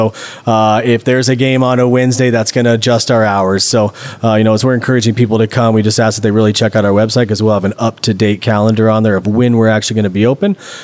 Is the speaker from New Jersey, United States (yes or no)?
no; Nebraska, United States; Yeah, so I'm from Nebraska, played in high school, college